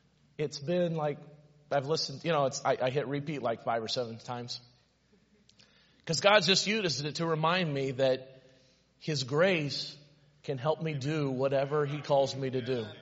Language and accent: English; Missouri, United States; I was from Southern Missouri, so I had more respect.